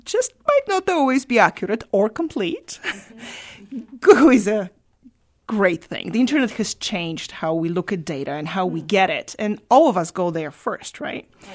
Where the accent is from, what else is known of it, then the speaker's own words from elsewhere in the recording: Bulgaria; I'm originally from Bulgaria.